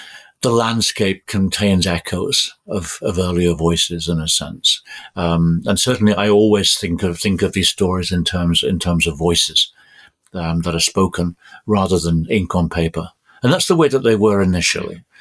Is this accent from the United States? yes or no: no; Brighton, South East England, United Kingdom; When I grew up in Brighton, there was a place just up the road